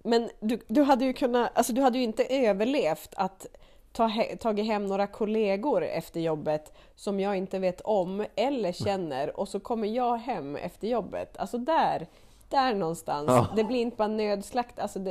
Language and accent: Swedish; Norrland, Sweden; det är inbyggt som norrlänning, tror jag.